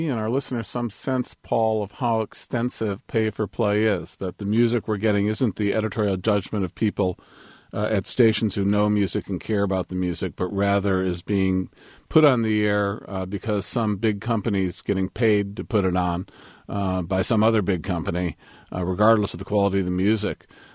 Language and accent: English; Cleveland, Ohio, United States; I'm now 53, and I grew up in Cleveland.